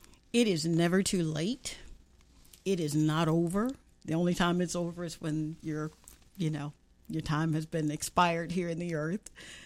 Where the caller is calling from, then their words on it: Atlanta, Georgia, United States; Atlanta, Georgia.